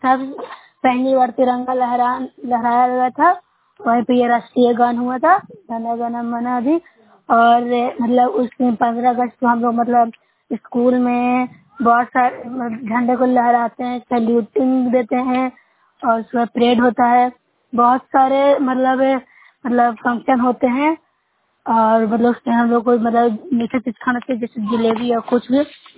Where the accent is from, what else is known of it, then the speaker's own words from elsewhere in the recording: Bihar, India; मैं न्यूसा ब्लॉक से हूँ, जिला नालंदा की निवासी हूँ।